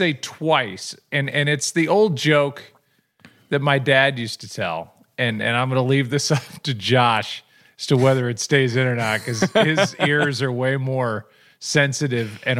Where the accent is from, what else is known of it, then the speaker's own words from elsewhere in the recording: St. Louis, Missouri, United States; Maybe that was one of the fringe benefits of growing up in St. Louis.